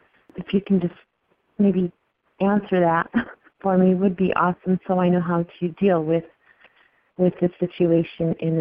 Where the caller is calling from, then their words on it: Arizona, United States; Hi, Randy. I'm listening from Arizona